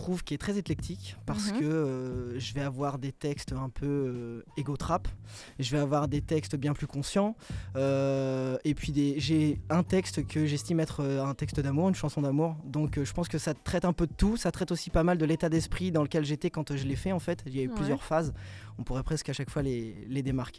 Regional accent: Pont-Audemer, Normandy, France; Moi, je viens de l'Eure.

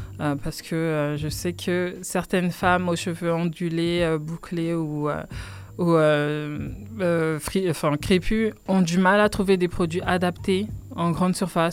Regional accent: Senegal; je suis originaire du Sénégal.

